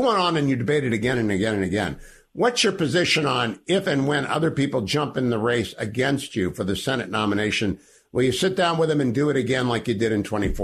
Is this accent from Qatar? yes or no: no; Ohio, United States; now in Northern Virginia, United States; There is a scandal in my home state now, Virginia. I'm originally from Ohio, but in Northern Virginia right now